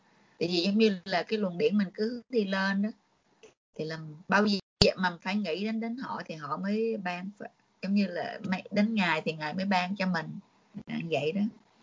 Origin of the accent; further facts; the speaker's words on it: Southern Vietnam, Vietnam; Cũng hiểu, em cũng người Nam.